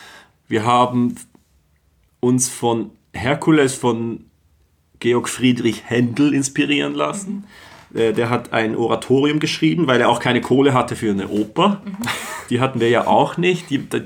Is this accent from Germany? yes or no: no; Switzerland; meiner Perspektive als Schweizer